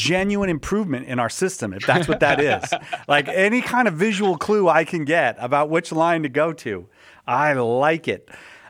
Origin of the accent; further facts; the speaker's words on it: California, United States; I'm such a Californian. I had no clue.